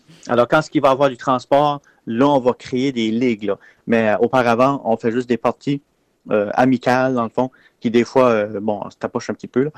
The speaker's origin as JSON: {"language": "French", "town": "Caraquet", "region": "New Brunswick", "country": "Canada", "said": "Puis à Caraquet, on s'appelle toujours les Acadiens, parce qu'on est des Acadiens, puis on s'appelle les Acadiens de Caraquet."}